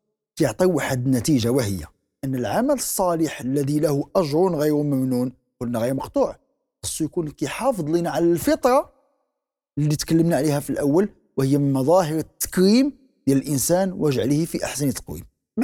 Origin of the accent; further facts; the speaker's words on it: Morocco; والحمد لله كنعيشوه في بلدنا المغرب مثلا